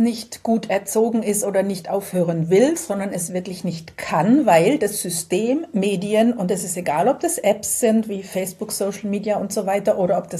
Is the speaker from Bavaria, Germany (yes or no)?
yes; Bavaria, Germany; Ich komme aus der Nähe von München, wo ich mit der Family wohne.